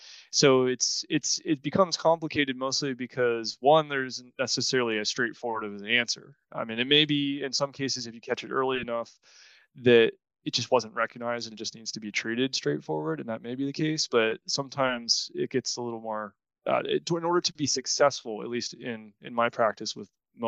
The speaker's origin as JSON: {"language": "English", "town": "Lyme", "region": "Connecticut", "country": "United States", "tie": "born or raised there", "said": "So I grew up around Lyme."}